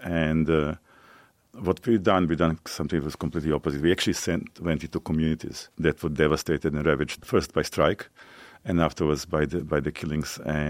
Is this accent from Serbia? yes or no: yes; Serbia; moved away as an adult; come from Serbia in today's world, but I prefer to actually consider myself still Yugoslavian. I grew up in Yugoslavia, it shaped me, and I still feel Yugoslavian, although that country does not exist anymore.